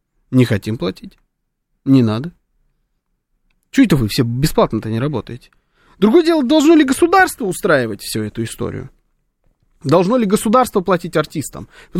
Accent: Sochi, Krasnodar Krai, Russia; Я один раз бесплатно выступлю в родном Сочи, например, на Дне города, потому что это мой родной город.

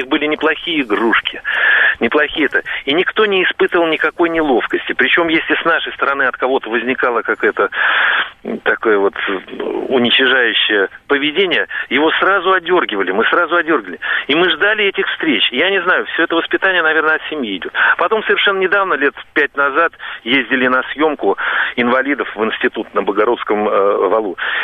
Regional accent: Moscow, Russia; Мы из Москвы

